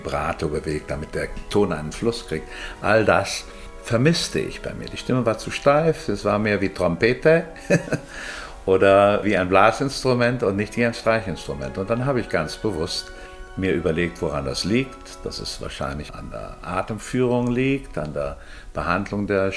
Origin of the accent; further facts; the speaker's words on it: Trier, Rhineland-Palatinate, Germany; man spürt die Herzlichkeit und das Zugewandte dieser Menschen und ich fühle mich extrem wohl in Trier